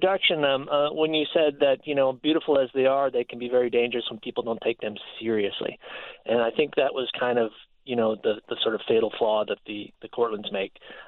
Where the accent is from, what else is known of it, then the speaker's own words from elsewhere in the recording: Midwest, United States; I'm a Midwesterner, so the mountains are kind of a big, exciting deal to me